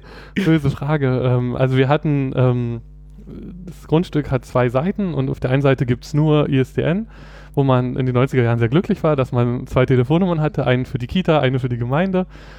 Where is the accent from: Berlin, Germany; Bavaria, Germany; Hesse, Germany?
Berlin, Germany; Also ich komme aus Berlin, bin hier geboren und aufgewachsen und habe auch die meiste Zeit in Berlin studiert, mit der Ausnahme eines Auslandssemesters in Kopenhagen